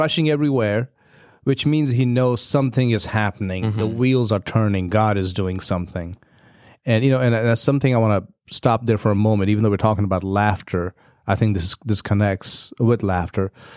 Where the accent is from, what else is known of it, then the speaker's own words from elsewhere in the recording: India; I grew up in India where from 12:30 to about 4, you don't go outside.